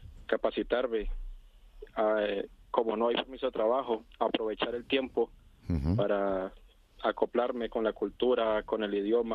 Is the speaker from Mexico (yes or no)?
no; Colombia; now in Spain; Claro, yo vengo de Colombia. Tuve que venir a España con mi familia por situaciones de seguridad allá.